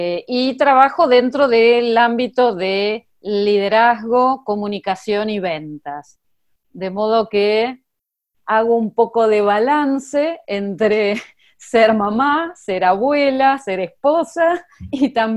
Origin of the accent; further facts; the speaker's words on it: Argentina; Soy argentina, resido en Buenos Aires